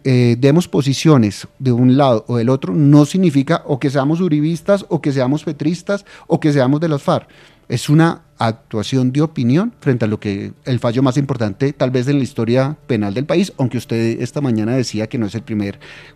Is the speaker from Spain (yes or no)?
no; Colombia; como colombiano, como abogado penalista, esto es una decisión que me duele